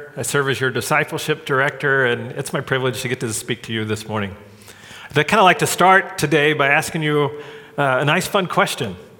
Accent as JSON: {"language": "English", "region": "Arkansas", "country": "United States", "said": "Aikman was from Arkansas, just like I was"}